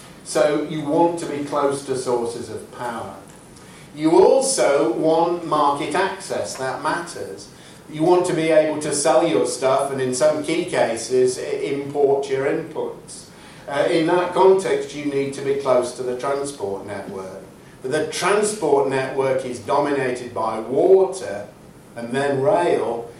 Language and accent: English; United Kingdom; since I come from Outer Britain